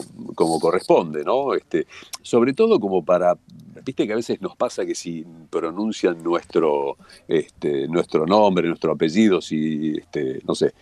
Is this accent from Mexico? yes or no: no; Argentina; hay nombres que, si tienen una pronunciación complicada para lo que es nuestra manera de hablar, los, entre comillas, los argentinizamos.